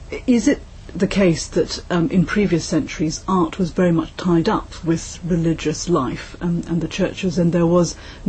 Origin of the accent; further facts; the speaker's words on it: Malaysia; growing up in Malaysia, for me, all the so-called exotic Eastern things are normal.